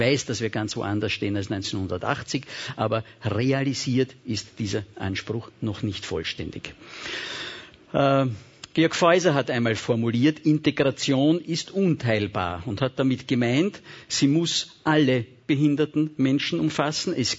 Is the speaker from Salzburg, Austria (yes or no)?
no; Kagran, Vienna, Austria; Und ich selber bin aufgewachsen in Kagran. Ich bin ein 46er Jahrgang